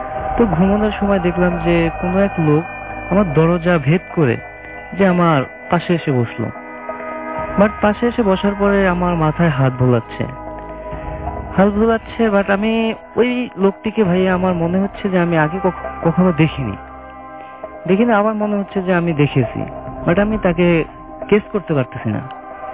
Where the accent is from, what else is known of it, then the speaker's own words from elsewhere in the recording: Rajbari, Dhaka Division, Bangladesh; now in Dhaka, Bangladesh; যেটা আমার গ্রামের বাড়ি রাজবাড়িতে হয়েছে